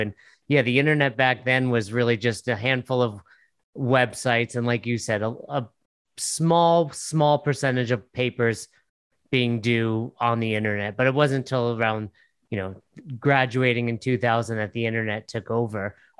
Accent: Northeast, United States; Oh, nice. I'm from the Northeast.

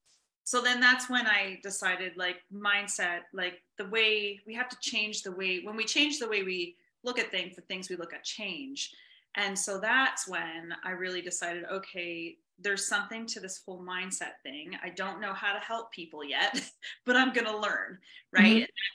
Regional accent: Canada; I'm in Canada. So yeah, we're both from Canada.

